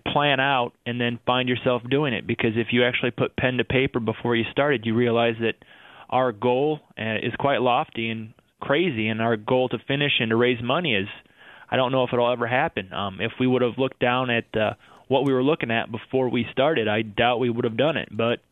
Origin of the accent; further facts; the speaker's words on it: Iowa, United States; We both born and raised in Iowa, and it just seemed like, boy, this is something that nobody's ever done before.